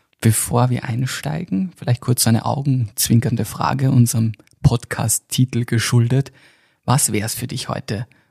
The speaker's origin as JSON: {"language": "German", "town": "Gastein", "region": "Salzburg", "country": "Austria", "said": "Ich bin ja selber aus Salzburg. Also aus Gastein, mehr oder weniger."}